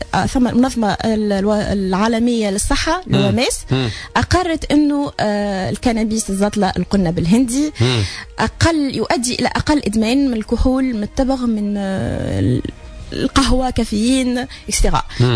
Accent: Tunisia; لازمنا نعرفوا انه عندنا في تونس مليون مستهلك.

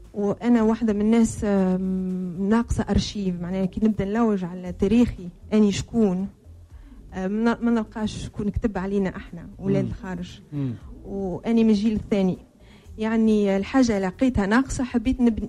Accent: France; born there; Arabic is a second language; انا مولود في فرنسا، واللغه التونسيه والعربيه لغه تقول ثالثه مش حتى ثانيه.

